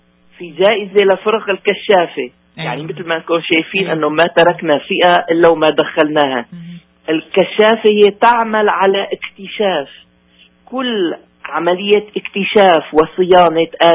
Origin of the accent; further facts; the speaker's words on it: Aleppo, Aleppo Governorate, Syria; born there; ثم ضمينا تراث مدينة حلب حيث عاش ومات، وهي مثل ما بقولوا بلدي ومدينتي اللي ولدت فيها